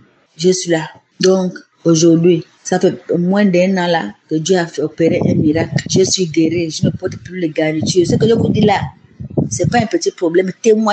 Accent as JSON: {"language": "French", "country": "Gabon", "said": "Je suis une Gabonaise, une maman de 68 ans. Je vis au Gabon."}